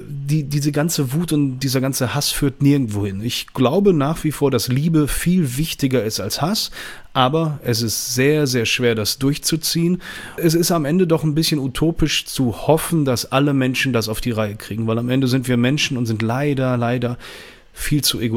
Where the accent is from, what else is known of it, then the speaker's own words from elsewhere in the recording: Düsseldorf, North Rhine-Westphalia, Germany; ich komme aus Düsseldorf, bin 41 Jahre alt